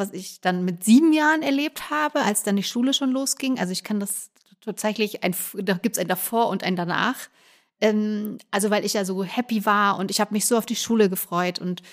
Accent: Munich, Bavaria, Germany; Also ich bin mit meinen Eltern in Schwabing aufgewachsen und meinem größeren Bruder.

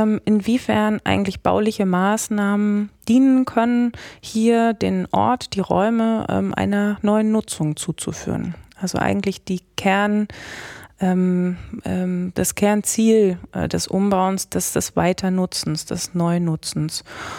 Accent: Berlin, Germany; nach Berlin zu holen, meine Heimatstadt, wo ich geboren, aufgewachsen bin

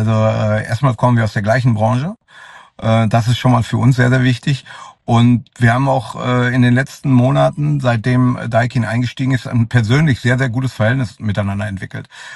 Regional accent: North Rhine-Westphalia, Germany; Als waschechter Ostwestfale ist man doch sehr Handball geprägt

